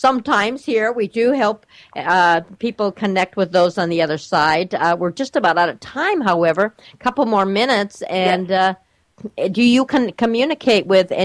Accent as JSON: {"language": "English", "town": "Eugene", "region": "Oregon", "country": "United States", "said": "and we're from Eugene, Springfield, Oregon."}